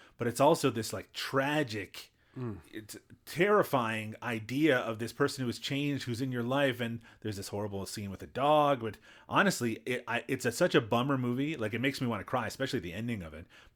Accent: Canada; Well, I'm Canadian

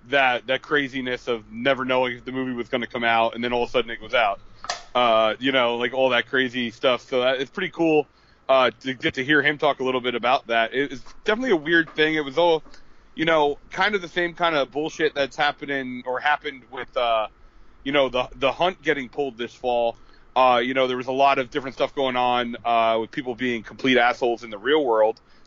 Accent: Northeast, United States; Because I'm from the Northeast

